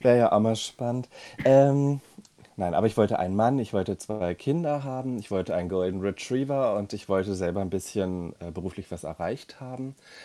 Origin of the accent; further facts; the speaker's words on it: Hesse, Germany; ich komme aus Deutschland, das ist so die Richtung Frankfurt